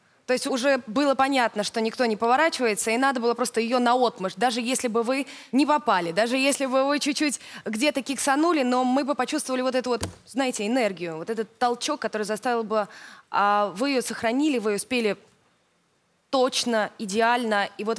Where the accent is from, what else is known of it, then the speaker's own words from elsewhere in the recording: Belgorod, Belgorod Oblast, Russia; Я из Белгорода.